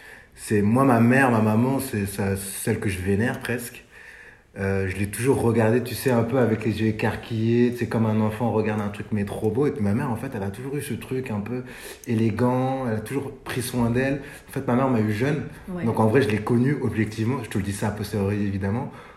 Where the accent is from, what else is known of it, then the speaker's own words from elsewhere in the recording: Sarcelles, Île-de-France, France; j'ai grandi en cité, à Sarcelles, dans le Val d'Oise.